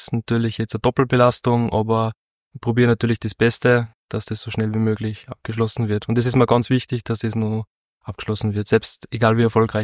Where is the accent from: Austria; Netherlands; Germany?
Austria; Upper Austria; now in Traun, Austria; also ich bin jetzt 24 Jahre alt, also noch relativ jung. Und ich komme eigentlich aus dem Innviertel, bin ja da geboren und habe die meiste Zeit meines Lebens da verbracht und bin dann durch das Studium in Linz nach Traun gekommen und genau, seitdem wohne ich